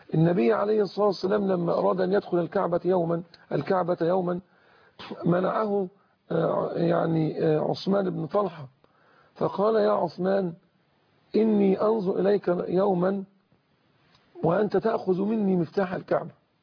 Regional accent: Egypt; انظر إلى ما فعله الإنجليز لما دخلوا العالمين عندنا في مصر

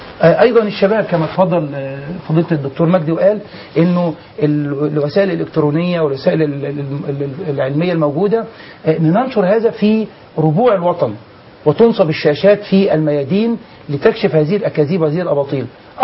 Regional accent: Egypt; وأنا كمواطن مصري ليس أكثر

